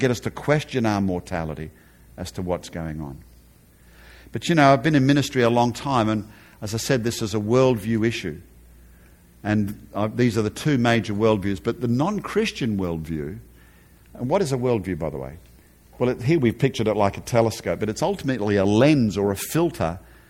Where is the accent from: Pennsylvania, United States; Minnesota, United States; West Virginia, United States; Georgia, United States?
Georgia, United States; Atlanta; Now, I'm from Atlanta, right? The heartland of the Southern Baptists, the largest denomination in the United States.